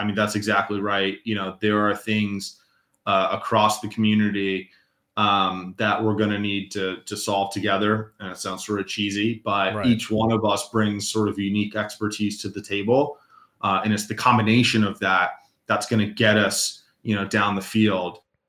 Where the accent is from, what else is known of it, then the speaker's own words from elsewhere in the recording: Virginia, United States; also born or lived in Leonardtown; I was born in Leonardtown, Maryland, St. Mary's County, by the base Pax River. My dad was a Navy civilian at that time. And so I was born there, quickly moved to Virginia.